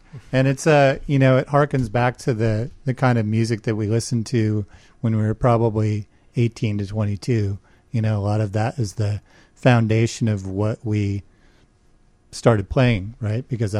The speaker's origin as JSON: {"language": "English", "region": "East Coast", "country": "United States", "said": "I'm from the East Coast, and got to see them play a lot and got to see them grow as a band and thought, wow."}